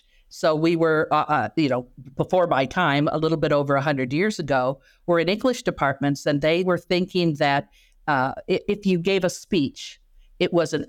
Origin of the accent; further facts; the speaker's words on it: Chicago, Illinois, United States; when they were meeting in Chicago, which is my hometown